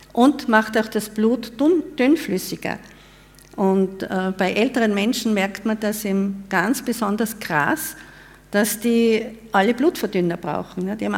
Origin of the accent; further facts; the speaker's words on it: Tyrol, Austria; ich bin also am Land aufgewachsen, in einem wunderschönen Gebirgsdorf in Tirol und habe dann natürlich durch die Ausbildungen in der Stadt gewohnt.